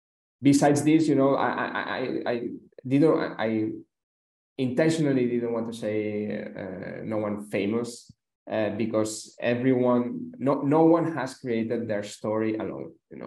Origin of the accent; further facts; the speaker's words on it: Spain; English is a second language; Especially I'm from Spain